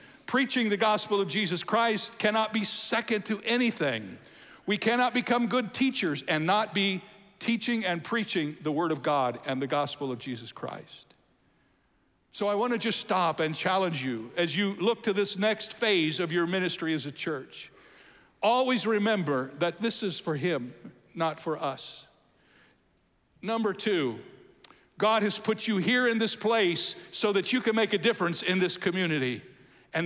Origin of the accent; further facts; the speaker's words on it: Cedarville, Ohio, United States; And I grew up in Cedarville, Ohio. There were 18 in my graduating class.